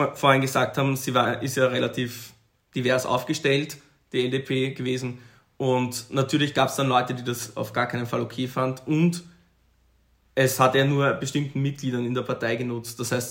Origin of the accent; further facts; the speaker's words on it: Austria; Also bei uns in Österreich wäre das ja ganz üblich